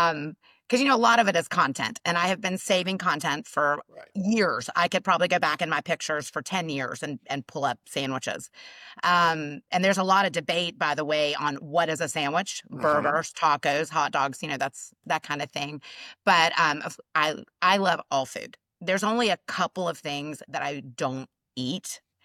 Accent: Tennessee, United States; also born or lived in Atlanta; now in Hilton Head, United States; I'm originally from Tennessee. I lived in Atlanta for almost 30 years and moved to Hilton Head almost 7 years ago.

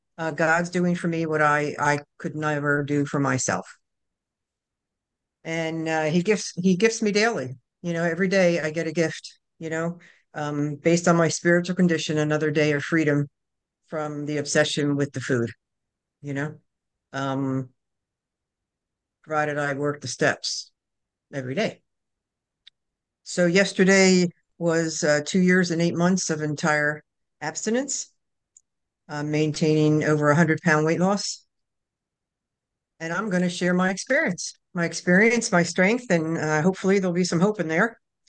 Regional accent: New Jersey, United States; now in North Carolina, United States; I'm a girl from New Jersey, and I'm living in North Carolina now.

